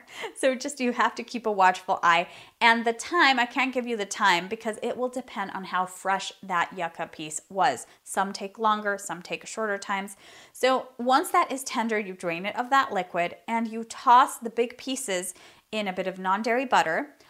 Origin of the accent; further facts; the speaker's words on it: Venezuela; It's a tribute to my home country of Venezuela.